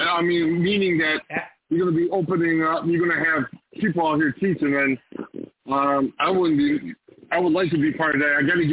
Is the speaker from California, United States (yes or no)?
no; Kenosha, Wisconsin, United States; Kenosha, Wisconsin.